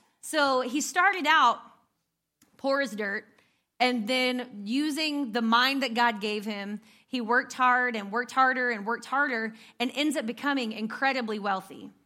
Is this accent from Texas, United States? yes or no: yes; Texas, United States; I'm like, I'm from Texas, obviously, in case you didn't hear the draw.